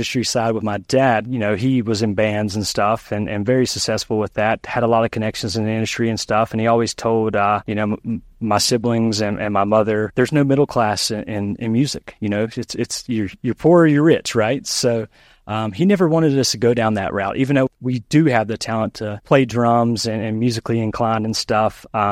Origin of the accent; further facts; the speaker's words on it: Lexington, North Carolina, United States; Yep, Lexington, North Carolina, if you ever heard of it.